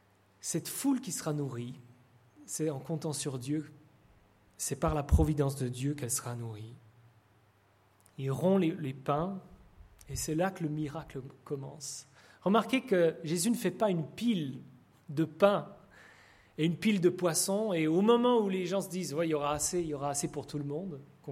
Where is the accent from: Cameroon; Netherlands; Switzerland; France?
Switzerland; Romandy; Alain Oudercet a grandi dans la région où j'ai grandi, en Suisse romande.